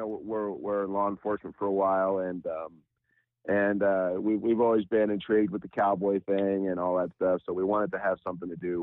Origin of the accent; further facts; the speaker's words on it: New Jersey, United States; Yeah. Yeah. I grew up, most of my life in Piscat